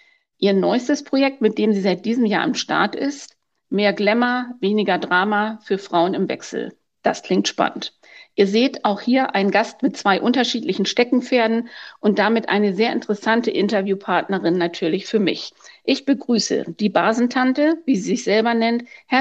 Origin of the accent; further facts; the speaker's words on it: West Germany, Germany; ich frage jetzt mal als Wessi